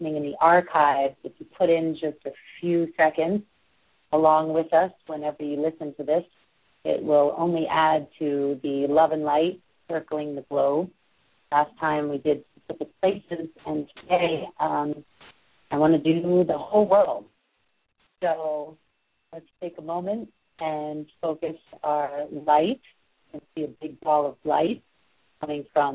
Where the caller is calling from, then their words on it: New York City, New York, United States; And I'm coming in from New York City at the bottom of the island.